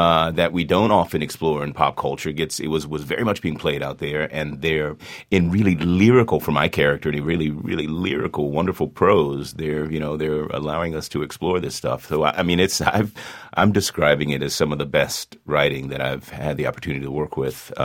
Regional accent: Washington, District of Columbia, United States; But yeah, I mean, I grew up in Washington, D.C.

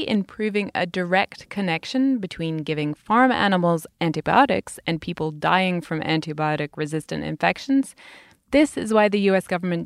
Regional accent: United Kingdom; In my home country, Britain, the government had banned the use of antibiotics as growth promoters in farm animals as early as 1971.

